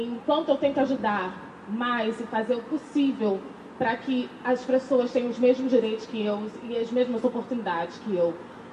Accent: Rio de Janeiro, Brazil; moved away as an adult; now in Australia; Eu nasci na Zona Sul do Rio de Janeiro, fui criada na Zona Sul do Rio de Janeiro.

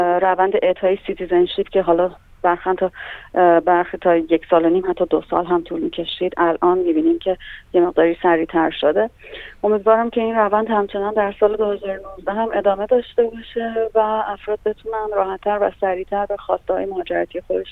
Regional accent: Iran; ما هم ایرانی هستیم،

